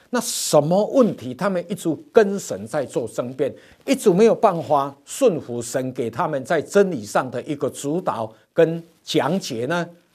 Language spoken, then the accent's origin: Chinese; Taiwan; 徛尾搁落壳，我们台湾话也是这样讲的嘛